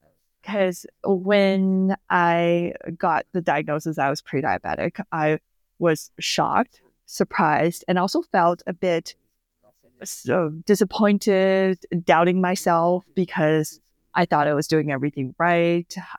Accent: Canada; I'm a Canadian family physician specializing in metabolic health and lifestyle medicine.

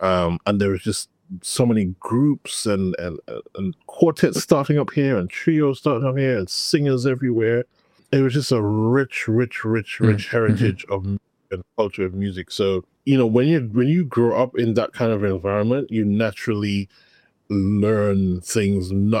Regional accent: Trinidad & Tobago; now in London, United Kingdom; I am Seventh-day Adventist music business professional based in London. I grew up in Trinidad and Tobago. It's the home of my mom and my family. I grew up on an Adventist campus called Caribbean Union College, which is now University of the Southern Caribbean.

